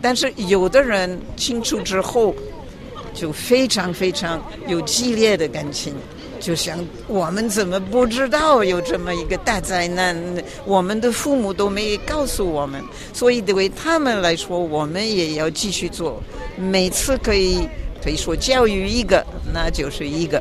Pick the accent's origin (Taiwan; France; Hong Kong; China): France; Chinese is a second language; 我们法国人还是认为人权是最重要，民主是最重要